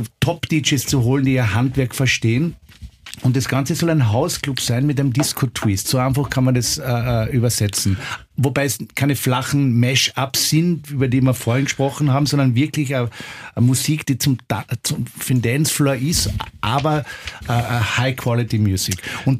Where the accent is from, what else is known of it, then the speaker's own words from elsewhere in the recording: Austria; weil unser Club in Wien ist und wir sind Österreicher